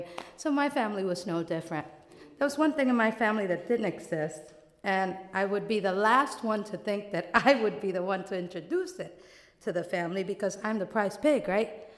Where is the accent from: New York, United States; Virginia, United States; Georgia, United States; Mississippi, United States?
New York, United States; New York City; I was born in the Bronx, and I was proud of it. Matter of fact, we didn't even call it the Bronx.